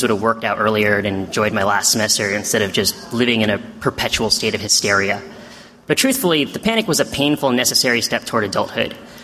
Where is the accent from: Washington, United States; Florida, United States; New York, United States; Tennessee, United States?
Washington, United States; Seattle; We hail from Seattle. So a lot of our friends had pretty similar experiences, and Seattle's actually been sheltered from the recession a little more than some places